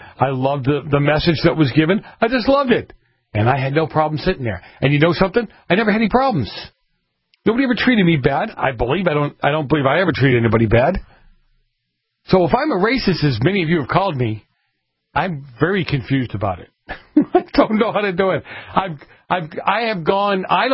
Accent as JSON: {"language": "English", "town": "Boston", "region": "Massachusetts", "country": "United States", "tie": "born or raised there", "said": "Now, part of that was the way I grew up in Boston. I was an Italian, came from an Italian"}